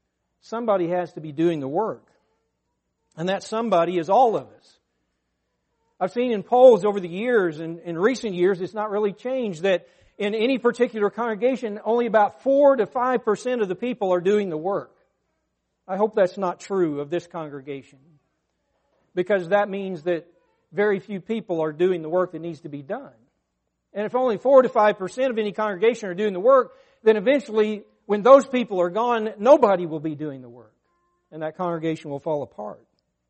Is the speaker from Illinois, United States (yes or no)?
no; Russellville, Arkansas, United States; When I was growing up in Arkansas, I lived in Russellville, Arkansas